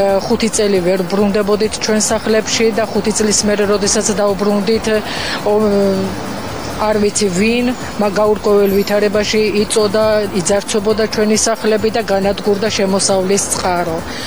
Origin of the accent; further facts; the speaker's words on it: Zardiantkari, Shida Kartli, Georgia; მე სოფელ ზარდიანტკარიდან ვარ. ომმა ჩემი სოფელი საოკუპაციო ხაზმა შუაზე გაყო.